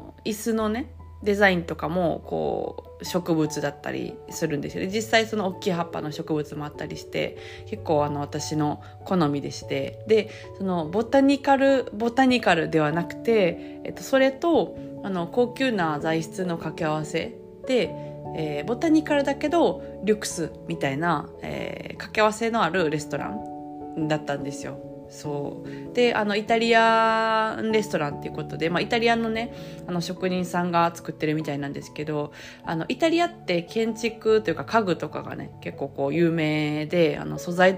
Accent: Osaka, Japan; 大阪、私大阪出身ですけど

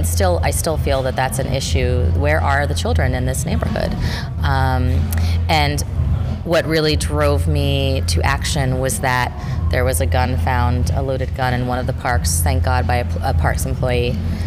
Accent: Paterson, New Jersey, United States; now in New York City, United States; I'm from Paterson, New Jersey, and we don't have the same exact local system that they do here in New York City.

